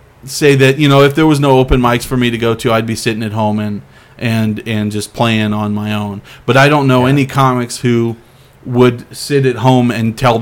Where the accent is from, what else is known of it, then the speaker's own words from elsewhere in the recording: Clovis, United States; I told him part of the bit about growing up in Clovis